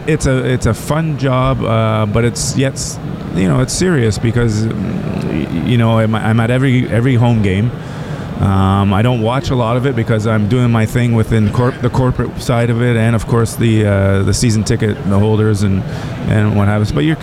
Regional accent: Toronto, Ontario, Canada; where I grew up in Toronto

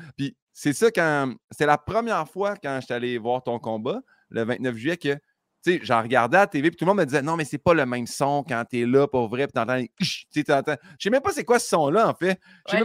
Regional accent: Saint-Hyacinthe, Quebec, Canada; Puis quand, tu sais, je suis de Saint-Hyacinthe

